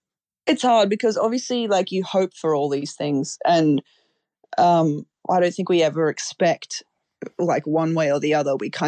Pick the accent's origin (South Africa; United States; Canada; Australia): Australia; going on with my visa, so I had to come back home to Oz.